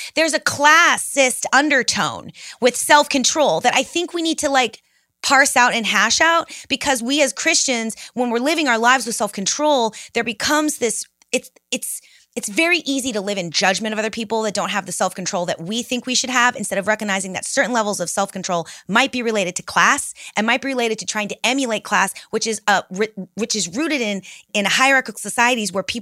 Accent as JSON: {"language": "English", "region": "West Coast", "country": "United States", "said": "But then I moved to the South and down here. So I'm from the West Coast."}